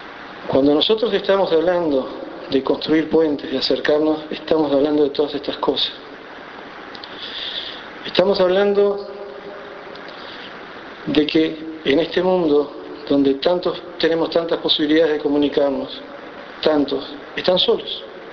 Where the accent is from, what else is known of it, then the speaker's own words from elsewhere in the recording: Rocha, Uruguay; Cuando tenía unos 8 o 9 años, en uno de los barrios más populares de mi ciudad natal, de Rocha, el barrio La Estiva